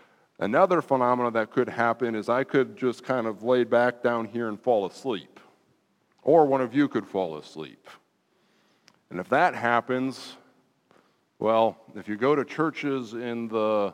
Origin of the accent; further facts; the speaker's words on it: Michigan, United States; I grew up in Michigan.